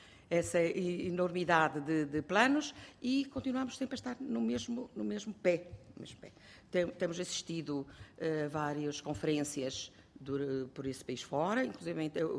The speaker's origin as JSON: {"language": "Portuguese", "region": "Vila Real", "country": "Portugal", "said": "a gente olha à nossa volta em Vila Real, sou de Vila Real, olha à minha volta"}